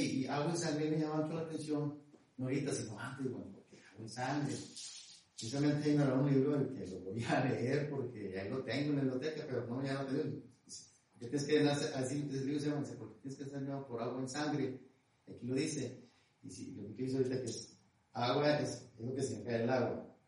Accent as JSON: {"language": "Spanish", "country": "Mexico", "said": "que ni conozco la historia de México, a veces como mexicano"}